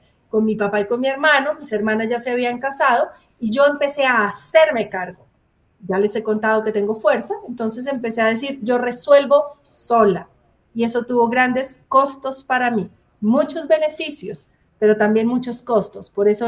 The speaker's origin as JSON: {"language": "Spanish", "region": "Antioquia", "country": "Colombia", "said": "yo soy colombiana con una cultura antioqueña"}